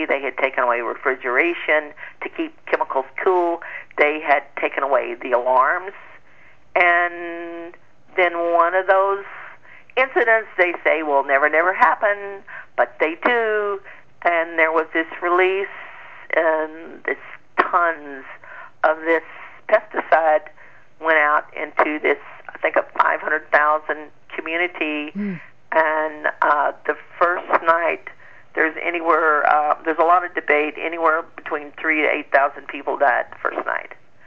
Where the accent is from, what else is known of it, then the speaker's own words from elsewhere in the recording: Texas, United States; I have a Union Carbide facility outside my hometown, and it had been there probably almost since the day I was born, so it was out there a very long time, and I remember it had just gotten the Safest Plant in Texas Award